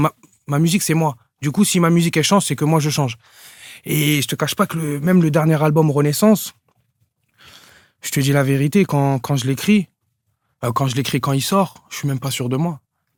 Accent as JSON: {"language": "French", "town": "Aubervilliers", "region": "Île-de-France", "country": "France", "tie": "born or raised there", "said": "j'ai grandi à Aubervilliers"}